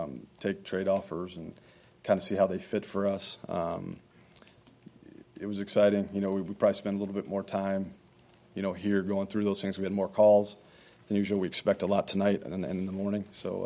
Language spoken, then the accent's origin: English; Raleigh, North Carolina, United States; I'm from Raleigh, North Carolina, so I know a little bit of some people down there.